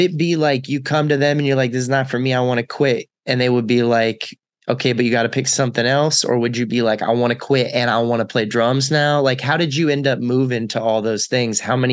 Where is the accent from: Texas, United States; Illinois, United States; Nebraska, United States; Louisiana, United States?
Texas, United States; I think about growing up in Texas and being into hip hop.